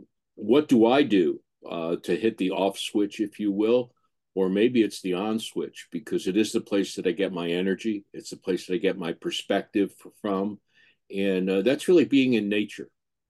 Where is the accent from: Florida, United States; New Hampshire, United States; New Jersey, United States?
New Jersey, United States; And I grew up in New Jersey. Somebody had to, and I felt I was strong enough to do that. So that's where my story began.